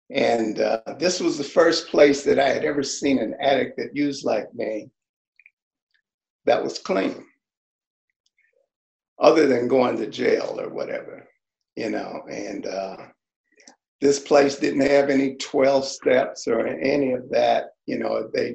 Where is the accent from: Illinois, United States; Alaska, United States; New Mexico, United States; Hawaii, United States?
Illinois, United States; Chicago; moved away; You know, I came to California. I was running from Chicago, you know, the south side of Chicago.